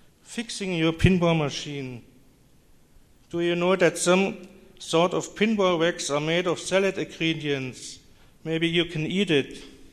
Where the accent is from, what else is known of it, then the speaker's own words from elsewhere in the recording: Germany; from Germany, a pinball machine collector for 40 years now.